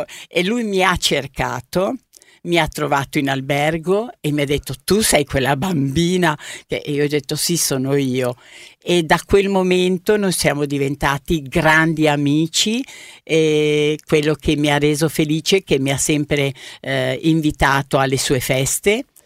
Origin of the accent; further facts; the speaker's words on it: Predappio, Emilia-Romagna, Italy; born there; io essendo nata appunto a Predappio, 2 chilometri prima di arrivare da Forlì verso l'Appennino Tosco Emiliano, i miei nonni avevano un'osteria